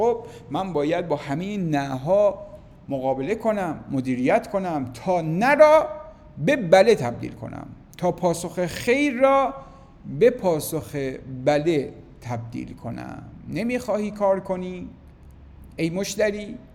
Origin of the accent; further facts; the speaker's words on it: Iran; وقتی میگم من یک ایرانی هستم، به این معنا نیست که کل سرزمین ایران برای من است